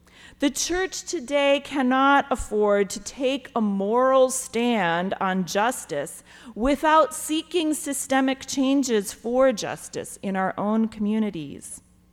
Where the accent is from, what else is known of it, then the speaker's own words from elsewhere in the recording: Wisconsin, United States; Anybody from Wisconsin out there? I'm from the Midwest.